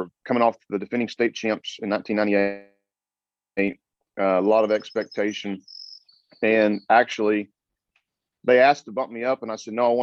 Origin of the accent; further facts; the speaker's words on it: Victoria, Texas, United States; born there; So I was born in Victoria down in South Texas. My family's from the Corpus Christi area.